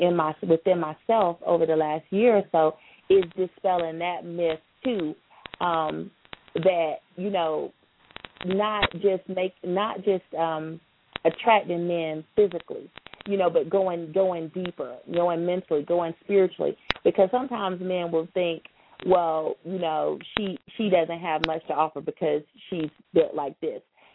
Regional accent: the South, United States; I am from the South, you know, I'm probably what you would call proportionate.

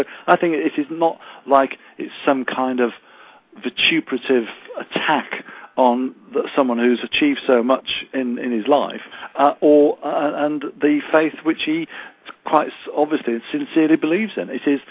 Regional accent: United Kingdom; I'm from Britain

